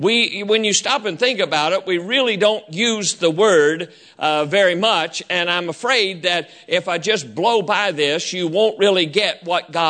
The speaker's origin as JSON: {"language": "English", "region": "the South", "country": "United States", "accent": "Southern", "said": "But I got my Southern accent from my heritage. I got it from my heritage. It was innately inherited because of where I was born."}